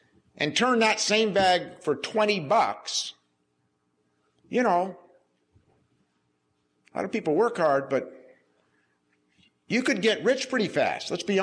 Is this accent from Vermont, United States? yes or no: yes; Vermont, United States; If you had told me as a kid growing up in Vermont, going to school in Vermont, raised in Vermont, raising my kids in Vermont